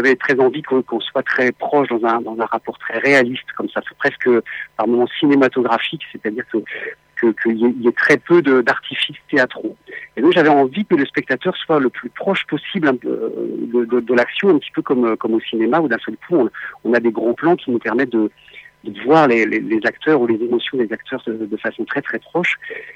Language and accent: French; Northern and Eastern France, France; Moi, je viens de l'Est et du Nord de la France, dans des sites qui étaient des sites miniers, sidérurgiques